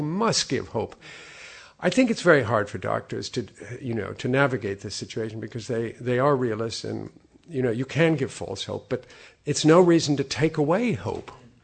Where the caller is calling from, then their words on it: Scotland, United Kingdom; And I said, yeah, I'm calling from Scotland.